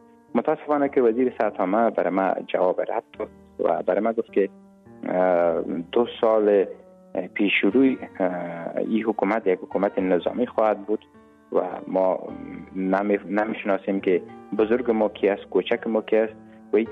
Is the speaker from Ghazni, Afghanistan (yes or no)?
no; Kabul, Afghanistan; born there; moved away; زادگاه من کابل است